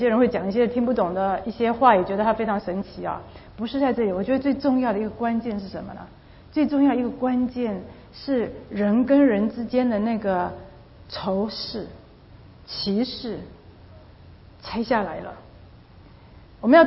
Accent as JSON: {"language": "Chinese", "country": "Taiwan", "said": "就比方说我从台湾来的，我可以听得懂一些台语，我也可以去买东西可以了，但是你叫我用台语讲一篇道，我现在还不行，用台语念圣经也不行。"}